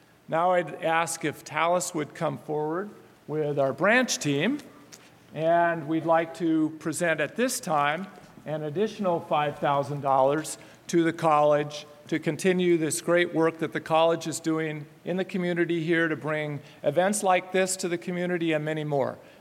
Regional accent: Fairbanks, Alaska, United States; near and dear to my heart as I grew up in Fairbanks.

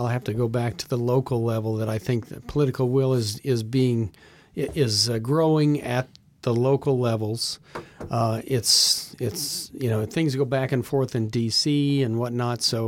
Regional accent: Colorado, United States; He started as a farmer in Iowa. We grew up in Colorado.

